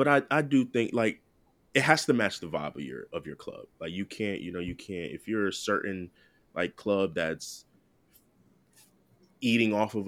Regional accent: Miami, Florida, United States; also born or lived in Alabama; I don't claim Tampa as like my city. I'm from Miami. Yeah. Other people would probably say I'm from Bama, but we're not going to talk about it.

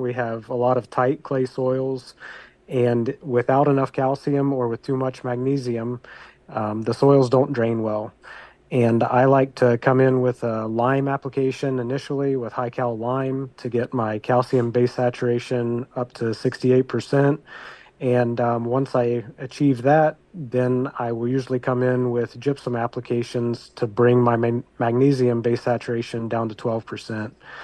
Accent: Indiana, United States; moved away as an adult; So my story is I grew up in Delaware County, just south of Muncie, Indiana, and I grew up on the farm and left in 1998 to go to Purdue.

